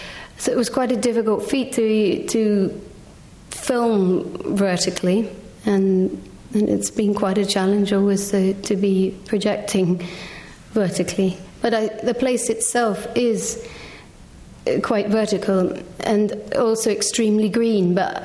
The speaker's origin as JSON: {"language": "English", "region": "England", "country": "United Kingdom", "said": "partly because of being English myself, partly because of wanting to make some kind of comment about what this site could mean in a contemporary sense."}